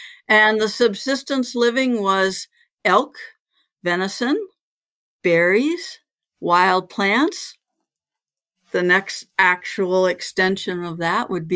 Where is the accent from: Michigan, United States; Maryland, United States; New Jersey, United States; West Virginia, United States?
Michigan, United States; I grew up in Michigan, fishing the lakes in Michigan.